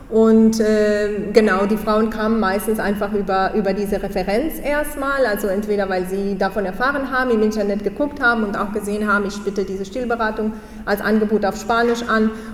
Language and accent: German; Colombia; now in Düsseldorf, Germany; ich wohne mittlerweile in Düsseldorf, ich komme ursprünglich aus Kolumbien und lebe in Düsseldorf seit 11 Jahren